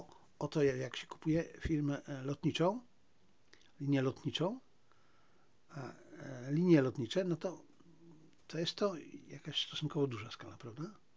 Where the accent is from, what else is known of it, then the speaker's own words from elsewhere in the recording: Zabrze, Silesian Voivodeship, Poland; ja w końcu pochodzę z Zabrza, to też niewielkie miasto.